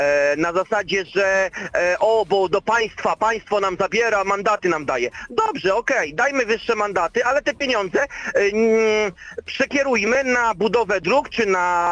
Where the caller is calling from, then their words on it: Skierniewice, Łódź Voivodeship, Poland; jestem ze Skierniewic.